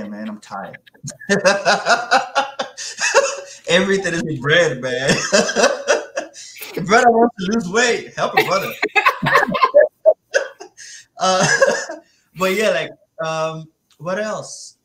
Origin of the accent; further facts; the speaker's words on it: Nigeria; I loved the fact that I grew up in Nigeria